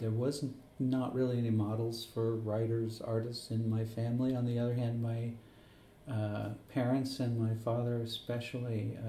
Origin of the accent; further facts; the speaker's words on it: Honolulu, Hawaii, United States; born there; also born or lived in Norman, Oklahoma / San Antonio, Texas / Fukuoka, Japan; Well, I was born in Honolulu, Hawaii, when my father was in the Air Force.